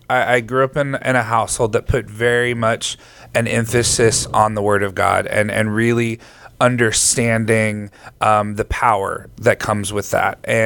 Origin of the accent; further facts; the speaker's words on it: Texas, United States; So I grew up in Texas. My parents are pastors of a non-denominational church a little bit north of the Fort Worth, Dallas area.